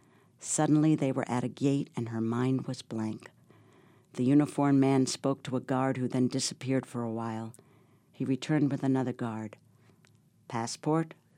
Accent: Manhattan, New York, United States; You want to mention that I was born and raised in Manhattan?

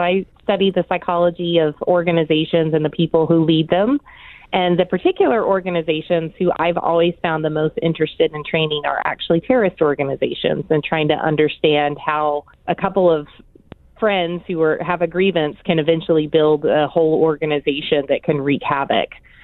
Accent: Oklahoma, United States; I'm from Oklahoma, and our school trip went up there to go see it about a week after it happened.

